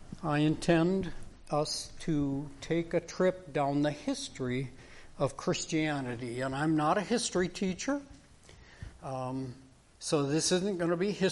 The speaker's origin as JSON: {"language": "English", "region": "Minnesota", "country": "United States", "tie": "born or raised there", "said": "And where I grew up in the Twin Cities area, I could not walk down those city streets today and feel safe."}